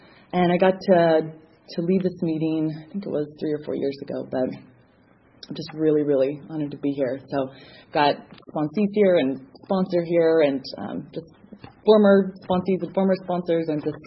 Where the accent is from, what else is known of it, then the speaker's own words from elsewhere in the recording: California, United States; I'm a Cali girl, born and raised in Cali, and life was really great.